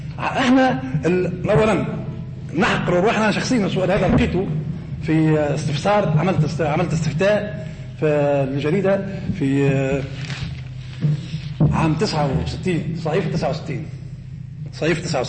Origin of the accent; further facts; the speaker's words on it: Tunisia; وألمني كتونسي من ناحية الأصالة التونسية